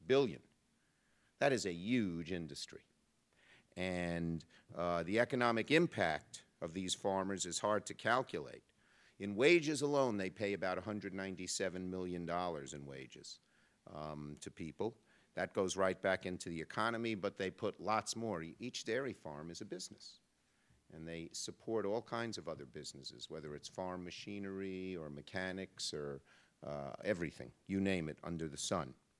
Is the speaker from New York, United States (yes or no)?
yes; Brooklyn, New York, United States; First, I come from Brooklyn, New York. We have no farms in Brooklyn